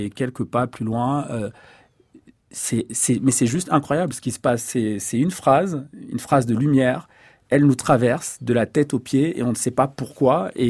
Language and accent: French; Cameroon; born there; first language fr; Mais je suis né avec le français. Au Cameroun, on parle français et anglais, c'est les deux langues officielles. Lié à l'histoire du Cameroun et de la France, et donc je suis né avec le français.